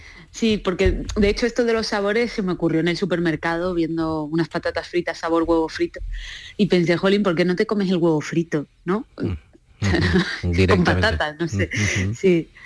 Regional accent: Ronda, Andalusia, Spain; also born or lived in Granada; now in Madrid, Spain; Sí, yo nací en Ronda, estudié en Granada y luego estuve en el extranjero y luego volví. Cuando volví a España me quedé en Madrid

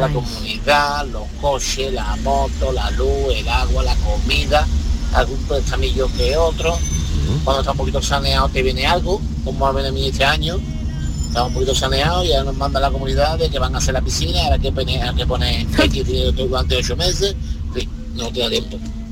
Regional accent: Seville, Andalusia, Spain; de Sevilla.

